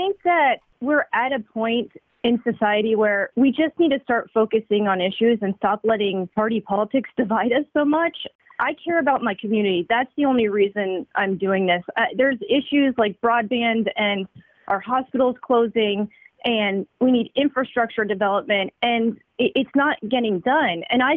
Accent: Stevens Grove, Pennsylvania, United States; I was a youth leader in the church in my hometown here in Stevens Grove, Pennsylvania.

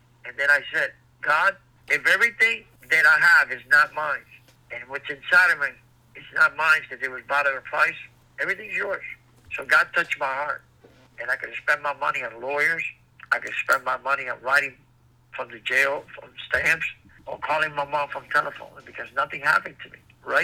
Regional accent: Cuba; moved away; When we came from Cuba in 1971, they stabbed her sister 33 times and they killed her.

